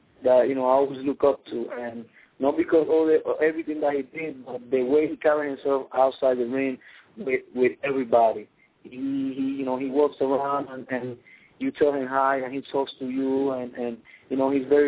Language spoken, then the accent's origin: English; Puerto Rico; English is a second language; Since I was little, growing up in Puerto Rico